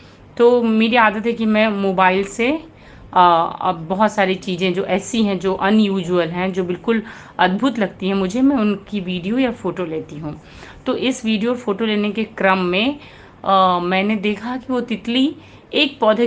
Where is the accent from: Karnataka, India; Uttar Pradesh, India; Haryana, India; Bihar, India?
Uttar Pradesh, India; Varanasi; now in Mumbai, India; मैं बनारस उत्तर प्रदेश से हूँ, लेकिन मेरी पढ़ाई लिखाई, मेरा बचपन बहुत सारे अलग शहरों में बीता है और अभी मैं मुंबई में रहती हूँ।